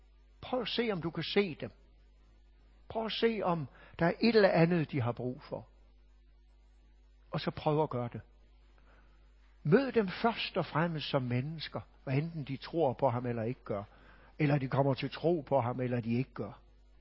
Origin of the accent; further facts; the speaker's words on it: Hirtshals, North Denmark Region, Denmark; Jeg kommer fra Hirtshals, hvor … også kommer fra.